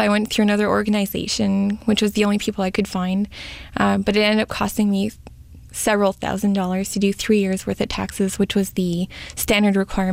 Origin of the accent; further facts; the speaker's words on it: Canada; born there; I was born in Canada, never lived in the United States.